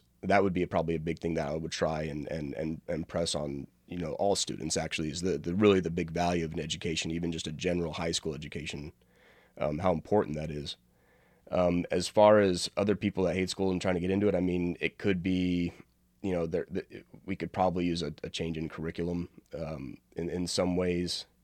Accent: Gallup, New Mexico, United States; I know from personal experience, you know, from growing up in Gallup and seeing what res life is like

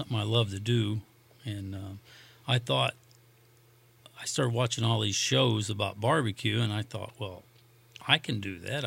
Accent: Rensselaer, Indiana, United States; Well, I was born in Rensselaer, Indiana. Went to school there, of course.

